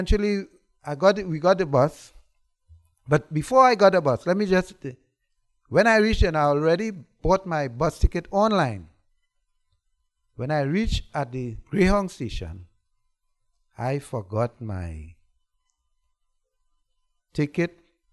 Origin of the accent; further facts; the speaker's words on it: Trinidad & Tobago; I'm from Trinidad, so you have to multiply that by 7.